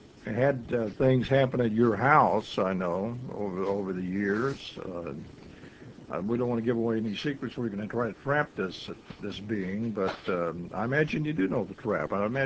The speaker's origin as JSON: {"language": "English", "town": "Muskogee", "region": "Oklahoma", "country": "United States", "tie": "born or raised there", "said": "My hometown."}